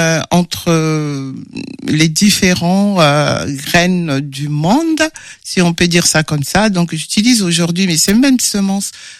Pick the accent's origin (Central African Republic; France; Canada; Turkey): Central African Republic; je suis originaire de la Centrafrique.